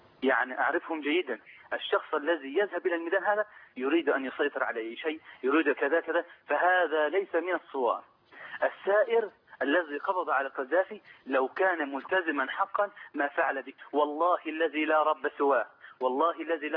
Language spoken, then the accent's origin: Arabic; Egypt; now in Libya; أنا مصري ومقيم لي 10 سنوات